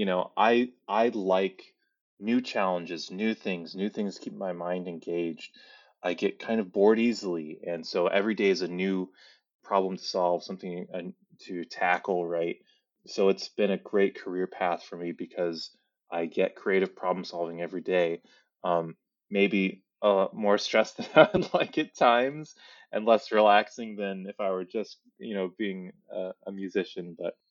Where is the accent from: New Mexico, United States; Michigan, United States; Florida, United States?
New Mexico, United States; Albuquerque; I'm from Albuquerque, grew up there, and had been working at Sandy Nesha Labs as an intern.